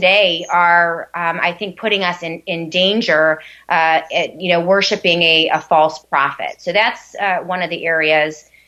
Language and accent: English; Rochester, United States; I recently left one of the larger churches here in my hometown of Rochester because of this theology creeping in.